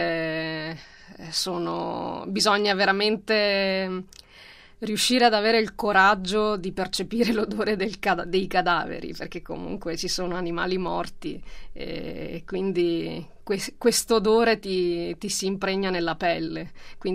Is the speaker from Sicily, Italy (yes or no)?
no; Cittadella, Veneto, Italy; born there; nata a Cittadella